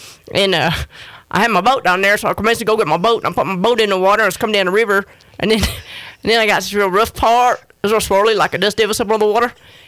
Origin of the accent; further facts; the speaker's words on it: Houston, Texas, United States; Yeah, I grew up in Houston, which is it's like the hot, hateful, racially divided oil boom town.